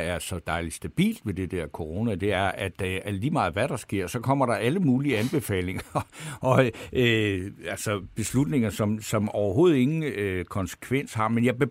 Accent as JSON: {"language": "Danish", "town": "Svendborg", "region": "Region of Southern Denmark", "country": "Denmark", "said": "Jeg har så selv været i Svendborg, hvor jeg kommer fra"}